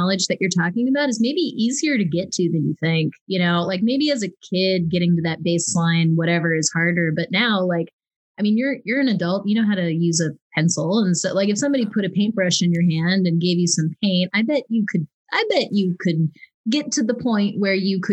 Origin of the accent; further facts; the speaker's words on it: Midwest, United States; I'm from the Midwest and we just had a cow skull in my art class.